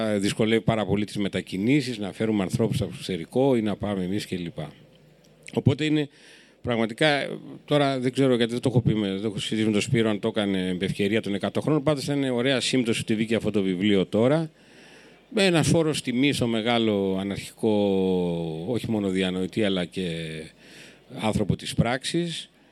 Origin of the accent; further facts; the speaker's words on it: Athens, Attica, Greece; Εγώ είμαι από την Αθήνα, και αυτό λέω στην πόλη σας